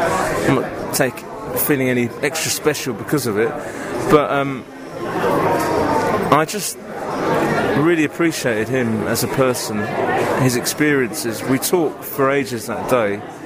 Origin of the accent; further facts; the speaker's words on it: London, United Kingdom; I'm from London